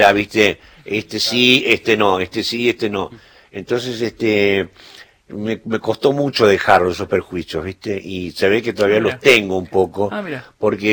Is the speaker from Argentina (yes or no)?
yes; Argentina